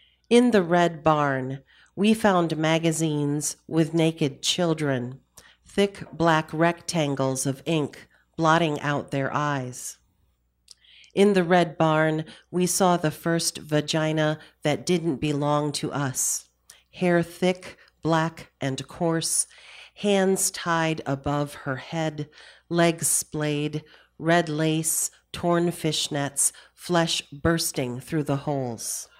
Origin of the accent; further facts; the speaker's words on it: Detroit, Michigan, United States; lately about heritage, namely my Venezuelan heritage, being half Hispanic, half white, and also about growing up in Detroit.